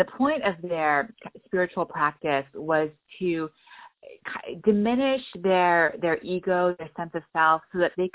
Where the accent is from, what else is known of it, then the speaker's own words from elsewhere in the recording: Montreal, Quebec, Canada; I grew up in Montreal, and my parents ran a Sufi meeting house out of our home in downtown Montreal.